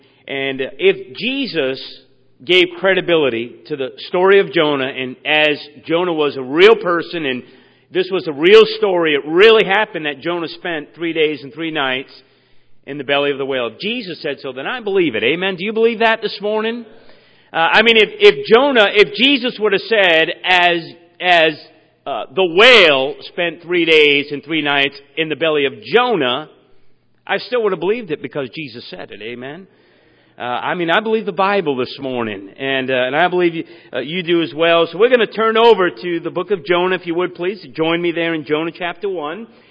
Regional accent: Massachusetts, United States; accent: New England; now in Michigan, United States; I'm from New England, so if I have a little bit of an accent. You know, I never knew I had an accent until I came out to Michigan. It's true. I grew up in Massachusetts, never left the state

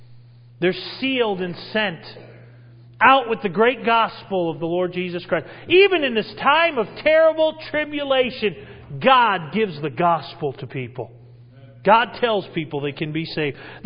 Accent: New England, United States; We're from New England. I mentioned that already. Did I mention we're from New England?

